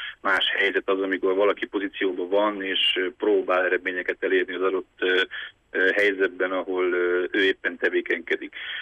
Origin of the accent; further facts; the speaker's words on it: Transylvania, Romania; akkor ebből elég komoly problémáink származhatnak erdélyi magyarként. Én ugye 80-ban születtem